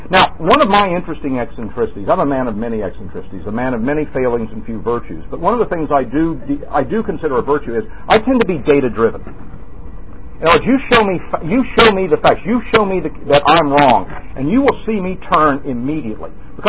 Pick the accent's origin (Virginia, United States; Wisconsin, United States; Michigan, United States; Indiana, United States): Virginia, United States; Pulaski; When I was growing up, the nicest people you'd find in my hometown of Pulaski, Virginia, were the people who work for the post office.